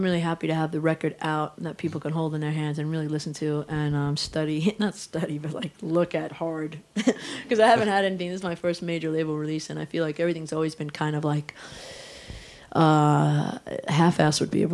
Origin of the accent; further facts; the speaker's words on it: New York, United States; now in Los Angeles, United States; I'm from New York, and then I moved to L.A.